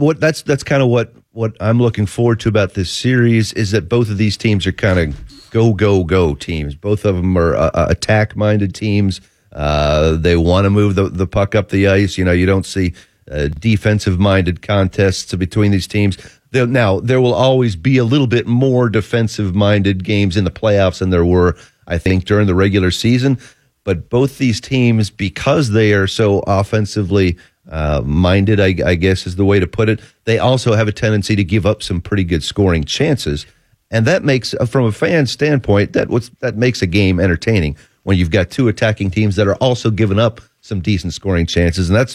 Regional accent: Virginia, United States; the Capitals were the team I grew up with in Northern Virginia.

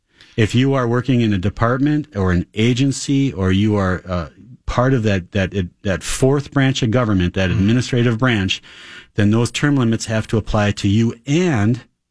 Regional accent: St. Louis Park, Minnesota, United States; now in Becker, United States; I live in Becker, Minnesota. I was born and raised in St. Louis Park. I went to Hopkins Lindbergh at the time.

